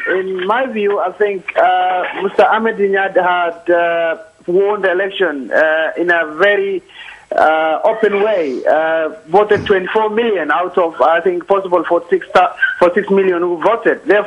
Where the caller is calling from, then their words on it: London, United Kingdom; I'm calling from London.